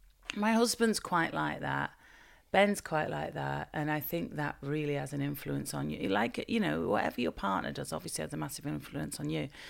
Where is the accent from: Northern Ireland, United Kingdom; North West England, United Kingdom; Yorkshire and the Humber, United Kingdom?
North West England, United Kingdom; Bolton; I was born and raised in Bolton, and then we moved out of Bolton just for a few years. So it was for the last year of primary school.